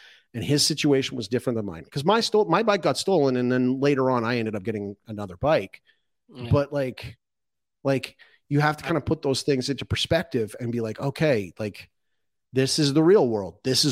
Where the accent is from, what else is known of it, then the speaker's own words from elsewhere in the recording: Canada; I'm from Canada. I grew up in Canada. My ancestors came to Canada. They came to Canada and then they settled in Canada in harsh conditions. They built up their ranches.